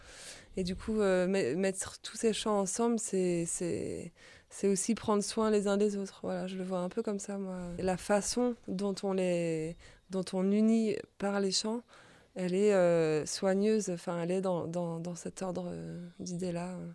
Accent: France; En fait, moi, je suis pas turque. Toi, t'es pas syrien. Enfin, on est français, quoi.

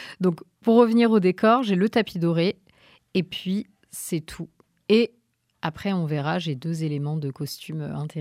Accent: Nice, Provence-Alpes-Côte d'Azur, France; also born or lived in Rouen; je ne suis pas parisienne, je suis provinciale. Et ça aussi, je le dis dans le spectacle, en étant fière d'être provinciale, j'ai grandi à Nice et je suis née à Rouen. Vous voyez le mélange.

